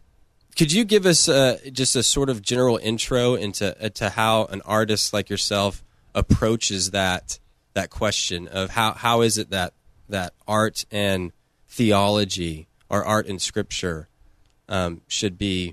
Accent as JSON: {"language": "English", "town": "Amarillo", "region": "Texas", "country": "United States", "tie": "born or raised there", "said": "He was an elder at my home church growing up in Amarillo, Texas."}